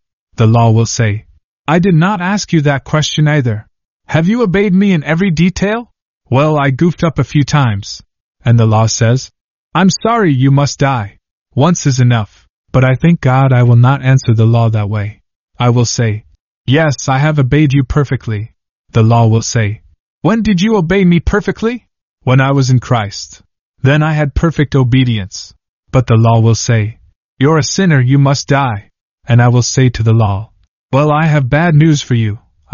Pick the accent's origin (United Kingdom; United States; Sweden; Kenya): Kenya; They knew I was from Kenya and they were going to be sent to Kanda Hospital